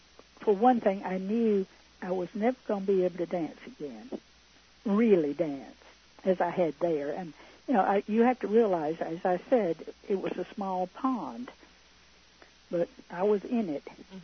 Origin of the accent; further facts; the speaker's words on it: Georgia, United States; When I was growing up in South Georgia, I was convinced that when you died, you went to Atlanta.